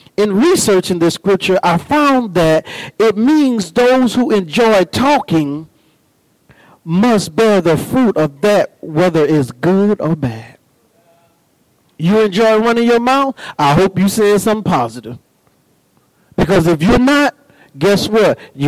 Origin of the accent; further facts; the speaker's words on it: East St. Louis, Illinois, United States; Yeah, I came from East St. Louis, 825 North 70th Street, right down the road here.